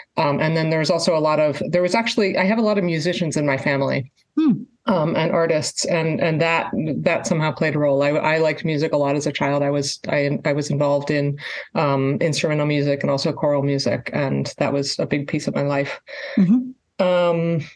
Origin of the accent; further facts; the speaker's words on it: Pennsylvania, United States; I grew up in Pennsylvania and I don't have a mathematical family